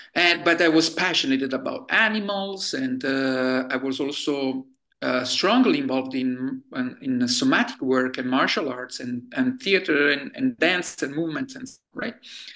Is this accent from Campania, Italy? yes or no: yes; Naples, Campania, Italy; I grew up in Naples, Italy, in southern Italy. And at that time, I'm talking about the 70s, the 80s, I was a child among free-ranging dogs